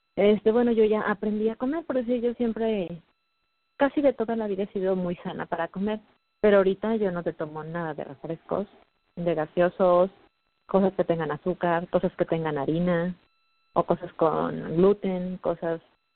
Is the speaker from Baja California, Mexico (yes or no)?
no; Mexico City, Mexico; now in Ciudad Victoria, Mexico; yo soy de la Ciudad de México, ahorita vivo en Tamaulipas, en Ciudad Victoria